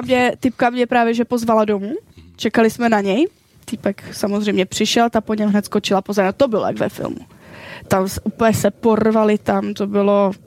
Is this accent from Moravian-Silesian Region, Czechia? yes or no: no; Karlovy Vary Region, Czechia; now in Prague, Czech Republic; já jsem momentálně z Prahy. Ten azylový dům byl v Brandýsu nad Labem, což je, já nevím, 20 minut autem, jo, kousíček. Ale já jsem původně ze západu Čech, jo, ještě za Karlovýma Varama.